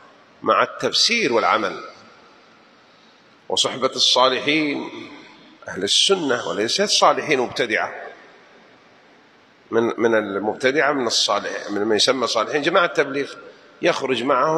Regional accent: Jeddah, Makkah Province, Saudi Arabia; والياقوت لربما أول مرة أدخله مع أني من أهل جدة

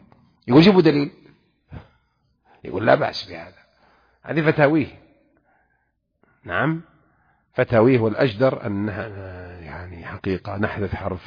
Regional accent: Saudi Arabia; سجلت بلدنا المملكة العربية السعودية أأمن دولة بالعالم

